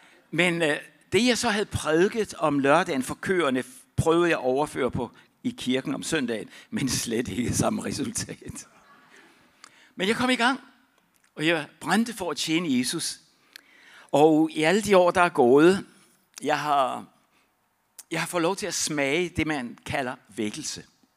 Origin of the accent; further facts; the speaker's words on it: Tanzania; Danish is a second language; moved away as an adult; now in Denmark; Da jeg så kommer til Danmark som 18-årig, nu var det sådan lidt i vores hjem, i Afrika talte vi dansk. Uden for hjemmet var det Swahili, Nyaturu, Taturu og Sukuma og Nyamwezi.